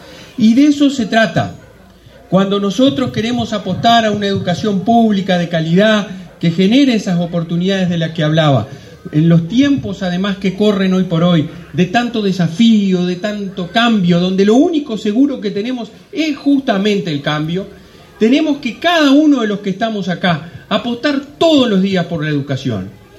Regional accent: Tacuarembó, Uruguay; la vieja y querida escuela número 13 al aire libre, como así la conocía cuando era chico acá en Tacuarembó

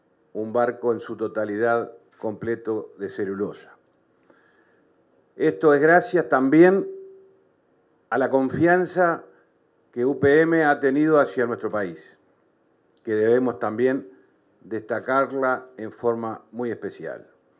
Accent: Uruguay

